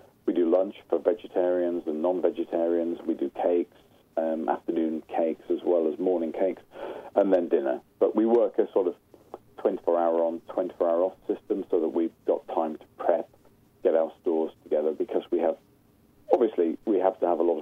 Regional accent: Yorkshire and the Humber, United Kingdom; I'm from East Yorkshire, so top right-hand side of England.

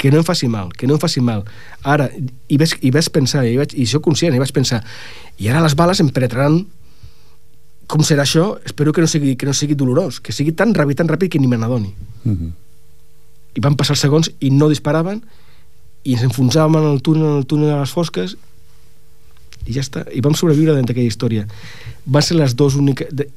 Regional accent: Ripollet, Catalonia, Spain; now in Barcelona, Spain; Encara sóc de Ripollet, encara ho sóc.

